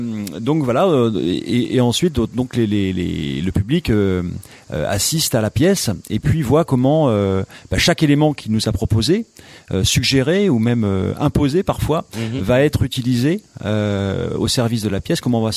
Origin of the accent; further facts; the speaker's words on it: South-West, France; si tu ne prononces pas le S, comme on est du Sud-Ouest